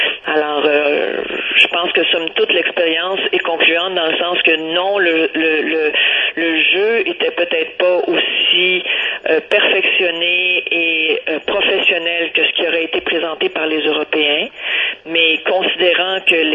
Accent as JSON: {"language": "French", "region": "Quebec", "country": "Canada", "said": "je viens du Québec au Canada."}